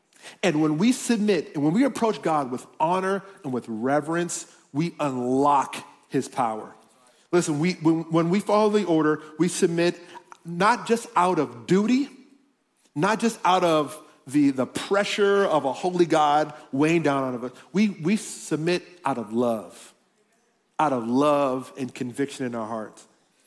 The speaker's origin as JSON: {"language": "English", "town": "Miami", "region": "Florida", "country": "United States", "tie": "born or raised there", "said": "You know, I'm from Miami. I grew up in Miami, and in Miami, there's like a little walk that you have"}